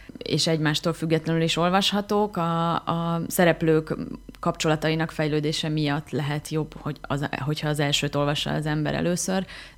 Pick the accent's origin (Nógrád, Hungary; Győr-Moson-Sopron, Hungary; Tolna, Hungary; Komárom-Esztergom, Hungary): Tolna, Hungary; Szekszárd; moved away as an adult; now in Budapest, Hungary; Szekszárdon nőttem fel, 18 éves koromig éltem itt, aztán egyetemre mentem el Budapestre, és ott is ragadtam